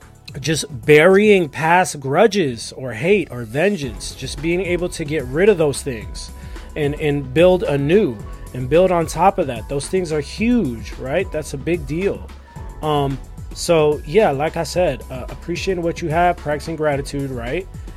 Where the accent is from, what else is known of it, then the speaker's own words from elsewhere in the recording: United States; now in Los Angeles, United States; I'm from America. I live in Los Angeles